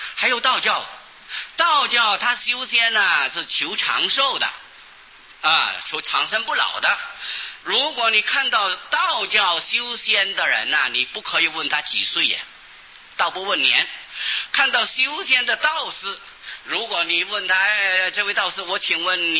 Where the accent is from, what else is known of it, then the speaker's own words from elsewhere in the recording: Taiwan; 我们台湾人呢、啊、有许多年这个常识还是不知道的啊